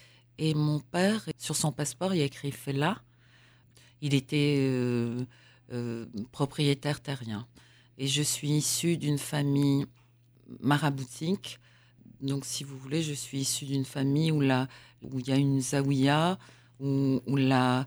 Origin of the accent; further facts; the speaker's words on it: Algiers, Algiers Province, Algeria; born there; Je suis née en Algérie. Je suis née à Alger, parce que je suis née de mère pied-noir. Donc parfois, je dis que je suis deux fois algérienne, parce que ma mère était pied-noir, mais pied-noir très algérienne.